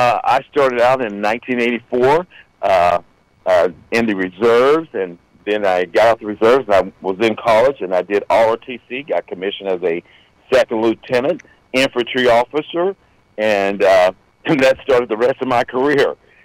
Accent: Arkansas, United States; And while I was growing up in Arkansas, like I said, my dad came home one Christmas Eve

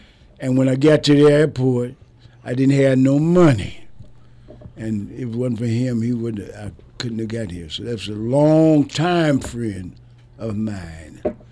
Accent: Georgia, United States; I came from Georgia. It was hotter up here than it was in Georgia.

